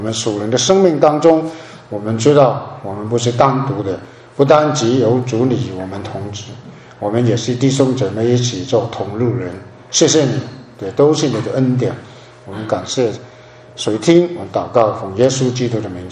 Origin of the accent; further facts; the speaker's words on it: New Territories, Hong Kong; 我在香港新界那个长大的很多的狗那个